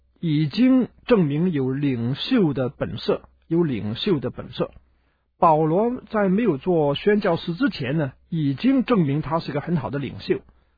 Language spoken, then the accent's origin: Chinese; China; 这个我们今天我们中国人一定不可以有这种心理啊！